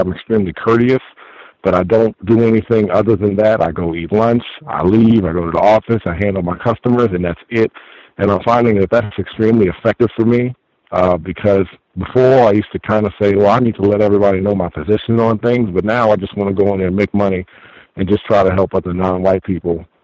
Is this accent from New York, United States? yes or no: yes; New York, United States; I was talking about that I'm from New York, and, you know, I said, hey, I grew up in this part of New York